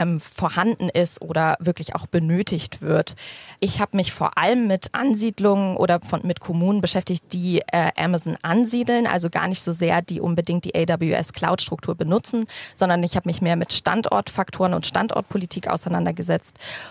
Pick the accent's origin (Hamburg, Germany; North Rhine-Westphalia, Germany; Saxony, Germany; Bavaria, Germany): Hamburg, Germany; Also ich komme aus Hamburg, ich forsche auch in Hamburg.